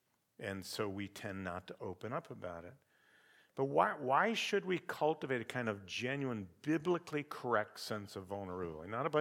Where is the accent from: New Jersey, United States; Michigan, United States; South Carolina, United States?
Michigan, United States; I mean, obviously I'm from Michigan.